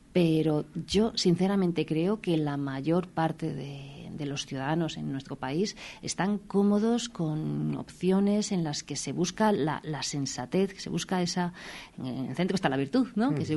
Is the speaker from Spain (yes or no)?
yes; Salamanca, Castile and León, Spain; sino como salmantina, como ciudadana de este país